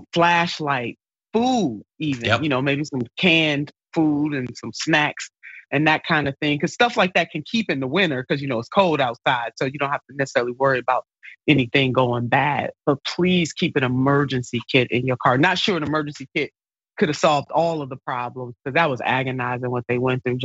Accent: Cleveland, Ohio, United States; I mean, I'm from Ohio, and Cleveland, Ohio, at that lake effect is real.

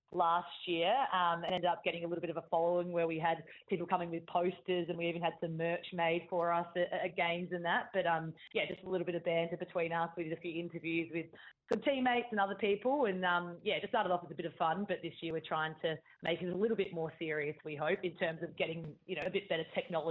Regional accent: Adelaide, South Australia, Australia; moved away as an adult; now in Sydney, Australia; And when I moved over from Adelaide at the end of the 2016 season, I sort of thought, oh, I'll just come to Sydney and get a new experience for a couple of years and then probably just end up going home.

